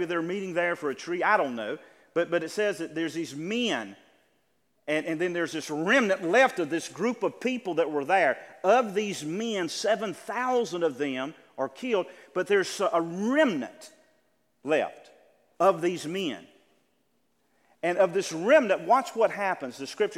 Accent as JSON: {"language": "English", "region": "the South", "country": "United States", "accent": "southern", "said": "And that's my southern accent."}